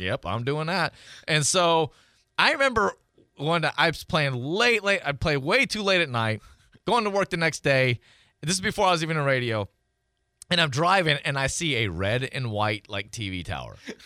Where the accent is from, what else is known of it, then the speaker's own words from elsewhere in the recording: England, United Kingdom; now in United States; I'm from England. And I've never heard of an English muffin until I came to America.